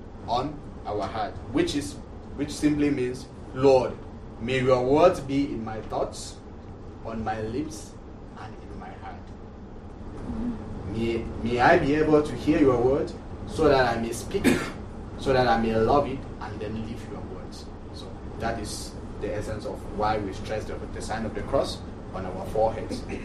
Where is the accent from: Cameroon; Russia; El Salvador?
Cameroon; English is a second language; moved away; when I came from Cameroon and I was at Mount St. Mary's, most of the seminarians will invite me